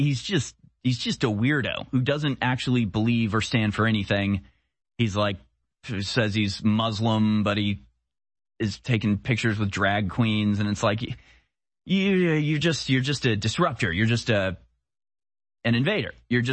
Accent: United States; As an American, it's obviously symbolic of the power and grandeur that we represent.

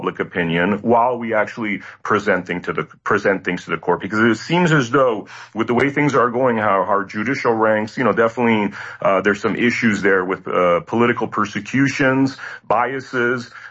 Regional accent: Los Angeles, California, United States; also born or lived in Toronto; I was born in Toronto, but grew up in Los Angeles, so I still have my Canadian passport

